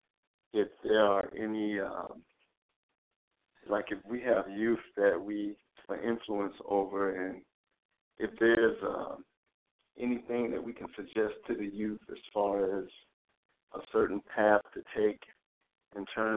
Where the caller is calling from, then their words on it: Jacksonville, Florida, United States; Yes, this is … Jacksonville, Florida.